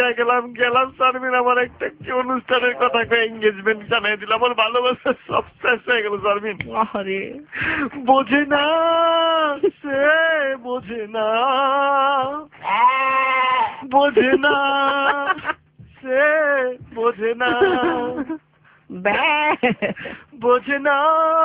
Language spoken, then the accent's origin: Bangla; Dhaka, Dhaka Division, Bangladesh; আমরা পুরান ঢাকার পোলার